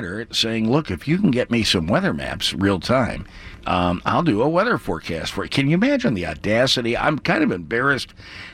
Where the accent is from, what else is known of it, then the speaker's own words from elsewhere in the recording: Pittsburgh, Pennsylvania, United States; born there; I was born in Pittsburgh. That's where my folks are from. We moved out there and lived for 13 years.